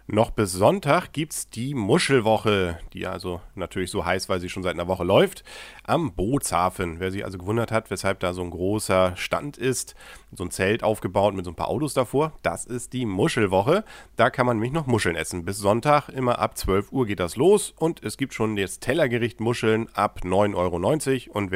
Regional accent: Kiel, Schleswig-Holstein, Germany; das wird einem doch gleich warm ums Herz dann in Kiel als Kieler.

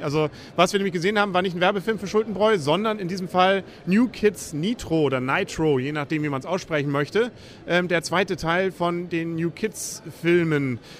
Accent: Lower Saxony, Germany; Gerade für mich als Ostfriese natürlich ein peinlich berührter Moment

